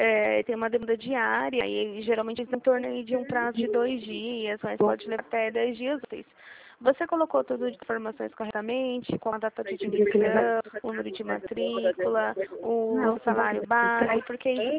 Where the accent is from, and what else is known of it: Campinas, São Paulo, Brazil